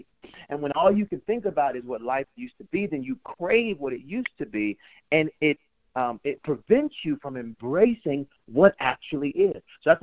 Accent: Atlanta, Georgia, United States; He had a barbershop down on Auburn Avenue. I grew up on Auburn, birthplace of kind of civil rights in Atlanta.

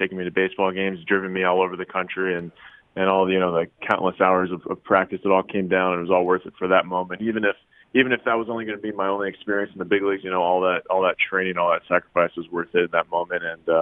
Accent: San Diego, California, United States; I'm very thankful I grew up in San Diego so I can get that.

